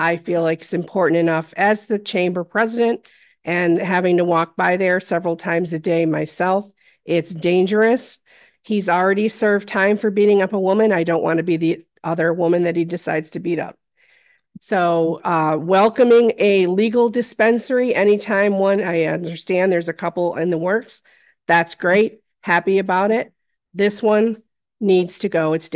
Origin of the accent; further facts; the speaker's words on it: Corning, New York, United States; I'm from Corning. I live and work there.